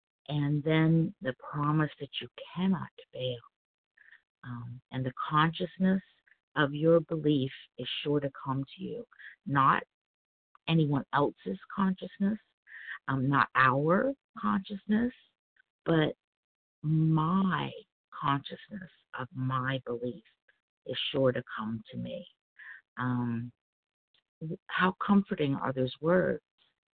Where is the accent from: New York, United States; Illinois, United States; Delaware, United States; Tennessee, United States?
Delaware, United States; I'm from Delaware